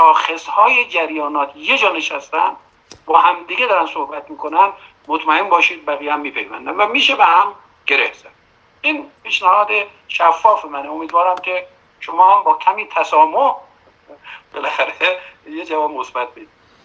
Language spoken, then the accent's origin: Persian; Iran; ما ایرانی هستیم، زبان هم دیگر هم میفهمیم